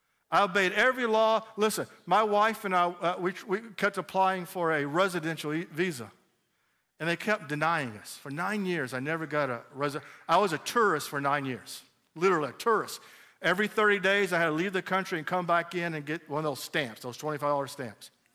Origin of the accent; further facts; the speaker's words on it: United States; First of all, as an American, I entered into Egypt legally.